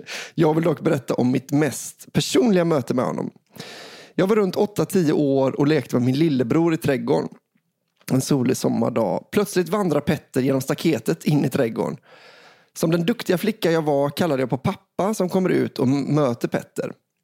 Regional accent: Skåne, Sweden; denna människa från en liten by i mitten av Skåne där jag växte upp

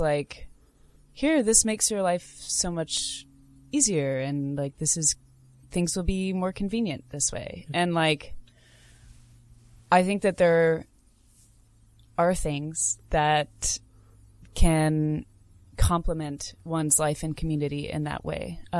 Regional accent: United States; and like as an American and as a woman doing this song

